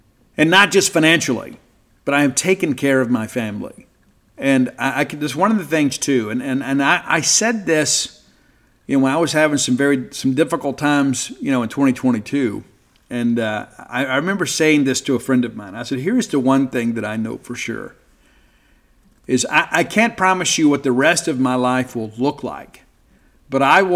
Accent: Mississippi, United States; And again, I am from South Mississippi, and I have been to both funerals and weddings where fights broke out.

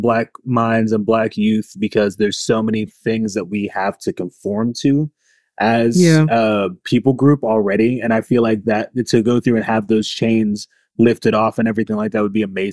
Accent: Denton, Texas, United States; because I'm still in Denton. I'm still in my hometown and everything like that. So I see people that I went to high school

